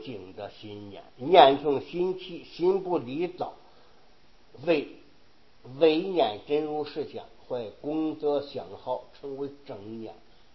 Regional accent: China; 而我们中国人所说的神是什么呢？就是鬼道里边的一部分。

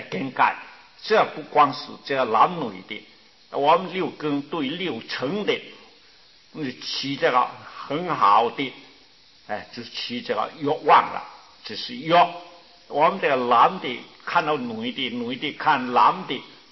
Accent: China; 我们中国人啊，是讲这东西啊

